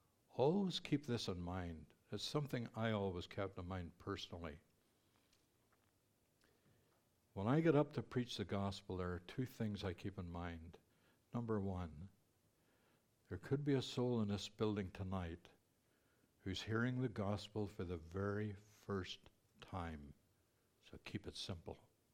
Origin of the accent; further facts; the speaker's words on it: Ireland; I'm Irish. I see funny things first.